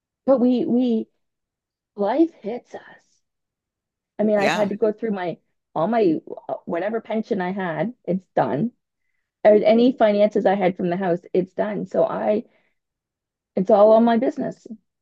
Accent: Canada; I decided to move back to my hometown where my parents still are. I had been away for 20 years just throughout Canada.

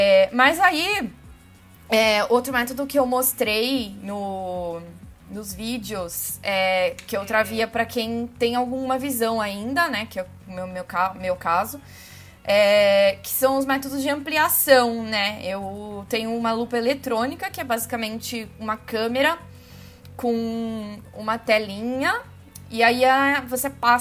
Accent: São Paulo, Brazil; Eu sou de São Paulo, tenho 27 anos

